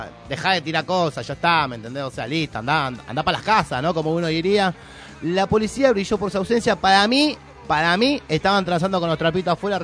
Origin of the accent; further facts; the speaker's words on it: Argentina; uno como es argentino, ¿no? Y está empalpado de este folclore futbolístico